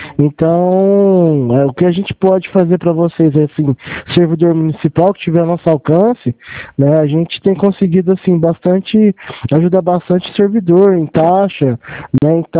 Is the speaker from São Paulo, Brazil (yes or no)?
yes; Franca, São Paulo, Brazil; eu sou daqui de Franca.